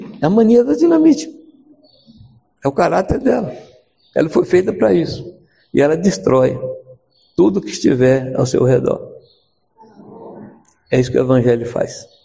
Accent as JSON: {"language": "Portuguese", "region": "Minas Gerais", "country": "Brazil", "said": "é que eu sou mineiro"}